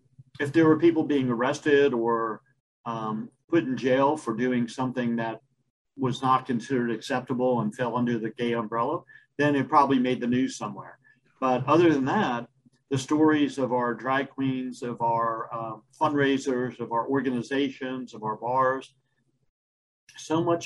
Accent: United States; I know as an American, I have a mindset of Canada being a little bit more open-minded and liberal than the U.S. is

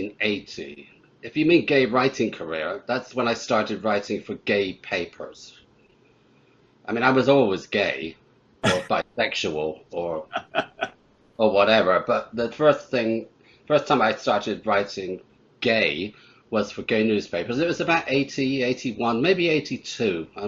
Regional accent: Bath, South West England, United Kingdom; I come from Bath in England. We don't have the mafia there.

